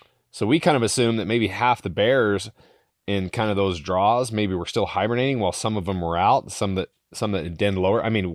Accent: Utah, United States; Like growing up in Northern Utah, you didn't really see bears.

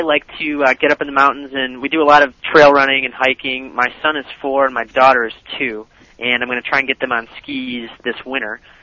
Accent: Chicago, Illinois, United States; I mean, like I said, I grew up in Chicago, and I've been out here for about 3 years

